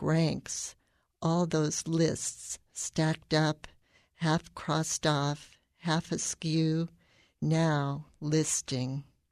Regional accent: Dayton, Ohio, United States; I'm a poet from Dayton.

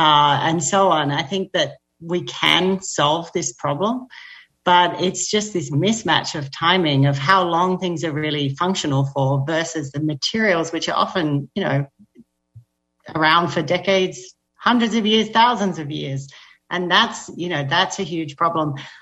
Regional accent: Australia; accent: Australian; now in United States; I'm living in the US. I'm Australian, as you can hear

